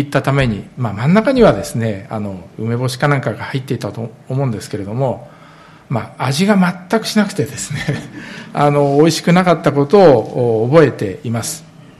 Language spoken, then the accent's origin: Japanese; Gunma, Japan; 中学生の頃、山間部で生まれ育ったんですけれども、その中学も山間部にありまして、そして、この群馬県のですね、三ヶ坊という山のふもとです。